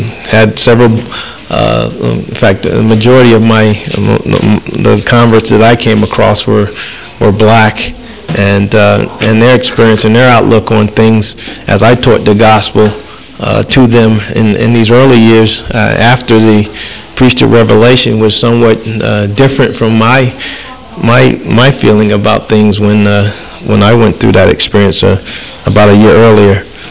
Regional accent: the South, United States; I do remember having to drink out of separate water fountains when I was growing up in the South.

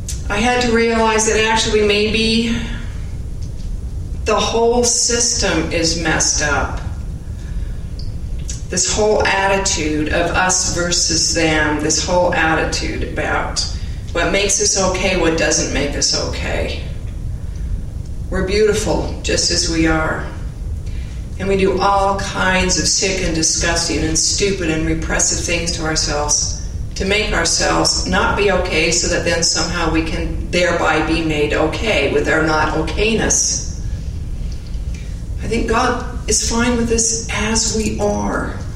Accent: Provo, Utah, United States; I grew up in Provo. My father taught chemistry at BYU for 40 years. And it was a very traditional Mormon household.

